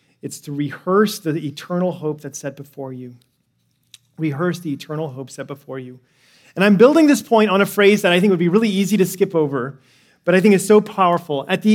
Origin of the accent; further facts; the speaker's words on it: California, United States; And when I travel to these conferences, people say, so where are you from? And I don't know if you've ever faced this, but I say, I'm from California.